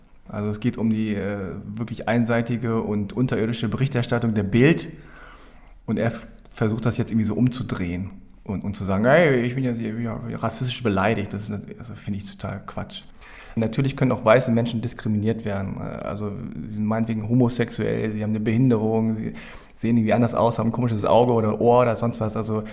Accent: Germany; ich bin koreanischer Herkunft, aber in Deutschland geboren und aufgewachsen

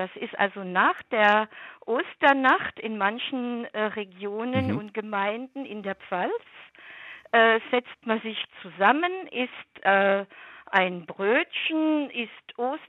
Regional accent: southern France, France; Ich komme aus Südfrankreich.

